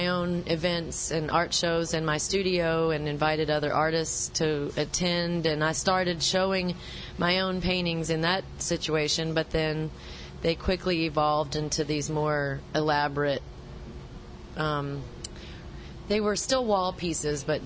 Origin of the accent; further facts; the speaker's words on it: Louisiana, United States; Well, I came from born and raised in Louisiana. I lived there and graduated from